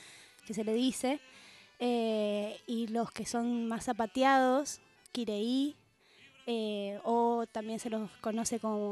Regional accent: Misiones, Argentina; soy de Misiones. Y bueno, allá en Misiones tenemos mucha influencia de otras danzas que nos hacen bailar de una manera diferente

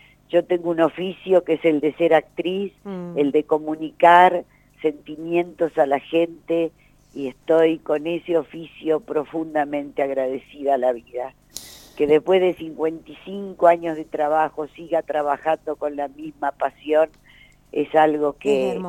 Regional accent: Argentina; muy orgullosa como argentina

